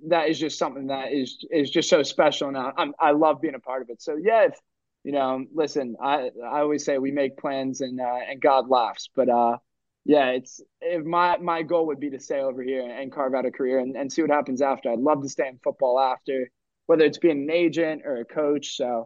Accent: United States; And then I think people have come to really appreciate that I'm from America.

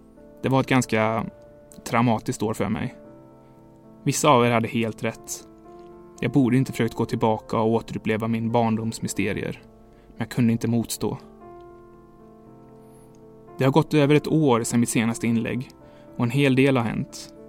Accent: Brampton, Ontario, Canada; now in Ottawa, Canada; Speciellt sedan jag flyttade till Ottawa. Men nu är jag tillbaka hemma i Brampton med min pappa.

